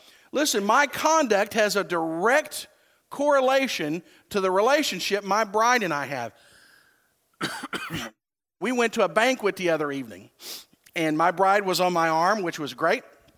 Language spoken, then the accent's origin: English; Texas, United States; Now, wait a minute. I'm a Texan. Oh, yes, I am. I'm an American. Oh, yes, I am.